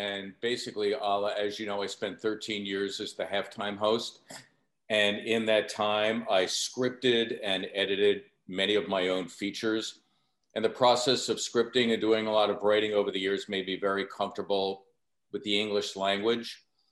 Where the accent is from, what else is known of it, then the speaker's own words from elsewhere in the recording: Philadelphia, Pennsylvania, United States; because I always kept the identity of a kid growing up in Northeast Philly and always held that identity